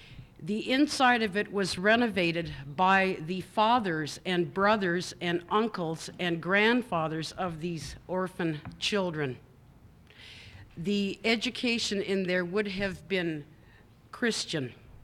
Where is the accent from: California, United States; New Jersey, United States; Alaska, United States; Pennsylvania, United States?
Alaska, United States; Hooper Bay; born there; I was born in Hooper Bay. My father is Yupik and my mother is Athabascan.